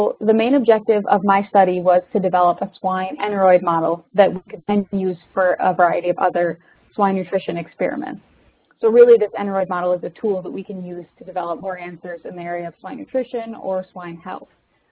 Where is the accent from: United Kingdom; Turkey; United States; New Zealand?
United States; Minnesota; I'm currently pursuing my PhD in swine nutrition. I'm originally from Minnesota, so I was born and raised right outside the city.